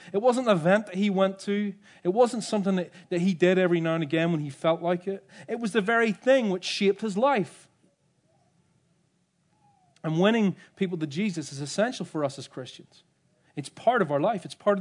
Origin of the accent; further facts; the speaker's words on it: Northern Ireland, United Kingdom; I don't know if you might recognize my accent. I grew up in the same town as Liam Neeson.